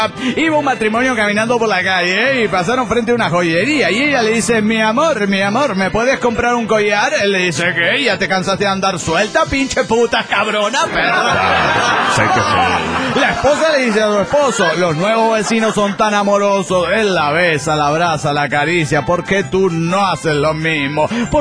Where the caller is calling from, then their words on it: Tultitlán, State of Mexico, Mexico; de Tutitlán, Estado de México, México.